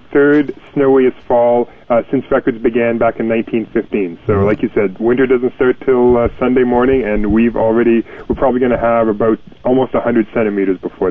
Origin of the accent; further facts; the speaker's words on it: London, Ontario, Canada; And I grew up in London, and I always thought, oh, maybe London gets a lot more snow than here.